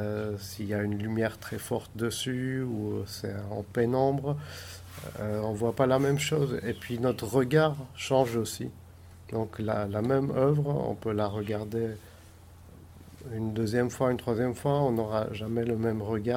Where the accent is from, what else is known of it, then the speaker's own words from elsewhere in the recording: Athens, Attica, Greece; French is a second language; moved away as an adult; also born or lived in Paris; now in Toulouse, France; Je suis d'origine grecque, donc j'ai grandi à Athènes, j'ai fait mes études en Grèce et je me suis installé en France il y a à peu près une dizaine d'années, au départ à Paris, puis à Toulouse. Actuellement, j'ai mon atelier à Toulouse.